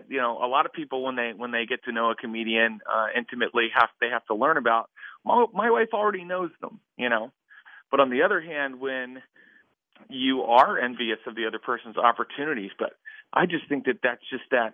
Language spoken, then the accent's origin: English; West Virginia, United States; born there; now in Hollywood, United States; the fact that I was born in West Virginia, and now I'm like living in Hollywood, but there's that West Virginia red state experience is a lot of my act.